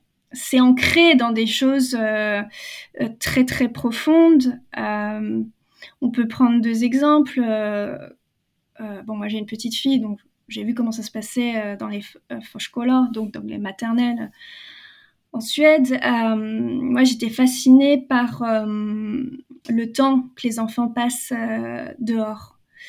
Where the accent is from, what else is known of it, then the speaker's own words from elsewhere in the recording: France; moi, en tant que Française, en tout cas, enfin, en tant que personne